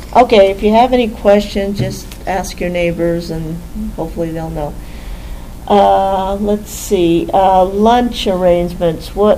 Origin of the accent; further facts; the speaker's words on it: Hastings, Nebraska, United States; I'm from Hastings, and I right now I'm the Chairman of the board.